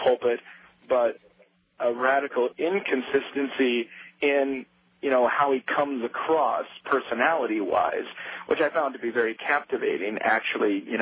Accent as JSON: {"language": "English", "region": "South Dakota", "country": "United States", "said": "I'm actually from South Dakota originally, so, you know, pretty similar to Minnesota."}